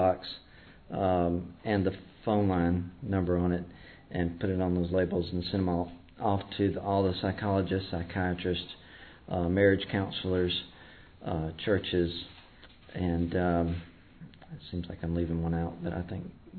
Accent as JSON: {"language": "English", "town": "Columbus", "region": "Georgia", "country": "United States", "said": "I'm a sexaholic from Columbus, Georgia."}